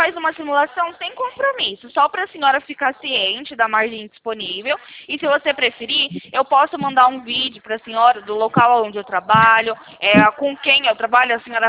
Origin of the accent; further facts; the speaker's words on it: Presidente Prudente, São Paulo, Brazil; born there; now in Campinas, Brazil; Não, eu sou aqui do interior de São Paulo, mas eu já morei em Presidente Prudente. É a minha cidade natal, eu nasci aí, para ser sincera. Eu sou aqui do interior de São Paulo, fico localizado aqui na cidade de Campinas.